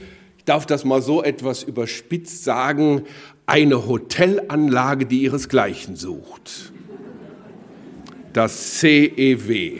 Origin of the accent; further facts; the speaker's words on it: Wuppertal, North Rhine-Westphalia, Germany; ich komme ja eigentlich aus Wuppertal, da bin ich geboren.